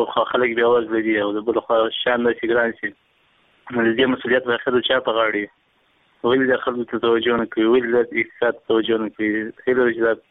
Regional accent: Helmand, Afghanistan; د هلمند ولایت څخه

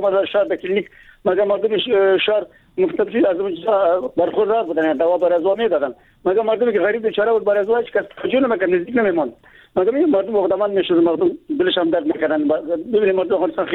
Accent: Baghlan, Afghanistan; پیشترم گفتم یه دوار شدم که ما از بغلان هستم

